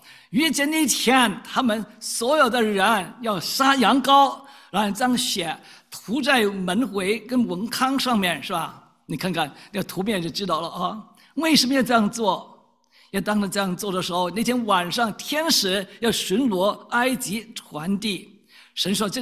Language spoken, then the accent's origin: Chinese; China; 像我们中国人啊，满天神佛一样啊